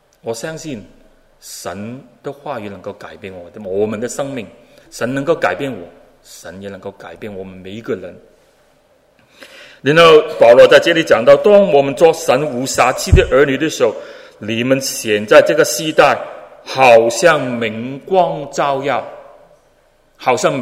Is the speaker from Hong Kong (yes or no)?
yes; Hong Kong; 我是香港人，香港人喜欢赌钱，我是一个赌徒来的。